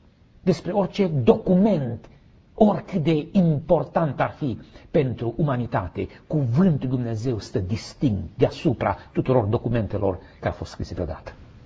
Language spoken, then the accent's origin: Romanian; Transylvania, Romania; cei care suntem din Transilvania, avem slăbiciune pentru Coșbuc.